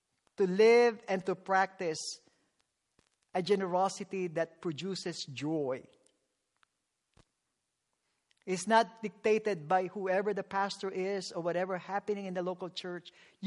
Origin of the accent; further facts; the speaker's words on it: Philippines; moved away; Growing up in the Philippines where you have a subsistence life